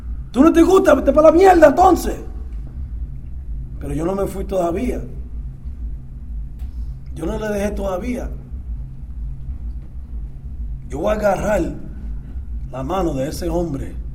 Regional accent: Dominican Republic; es hispano como yo. Es puertorriqueño, soy dominicano

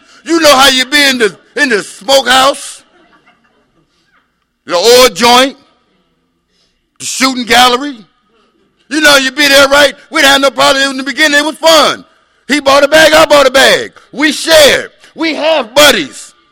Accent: Chicago, Illinois, United States; I didn't have too many choices growing up in the Yum Yum back on the south side of Chicago, Jack.

